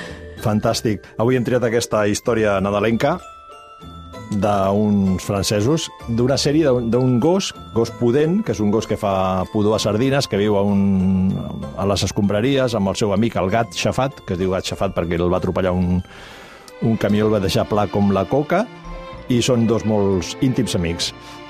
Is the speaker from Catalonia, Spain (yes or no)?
no; Valencian Community, Spain; Som falleros, som valencians